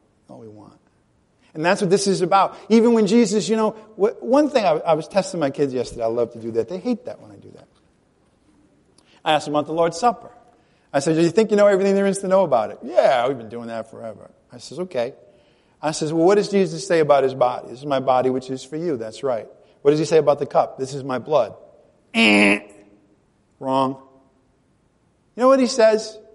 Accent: Rhode Island, United States; accent: Rhode Island; forgive my Rhode Island accent

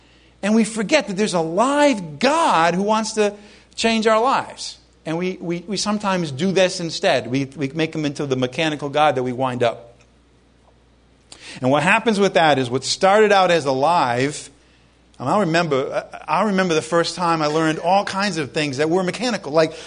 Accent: Ireland; I'm Irish. I'm guilt-ridden. I was brought up in Roman Catholicism.

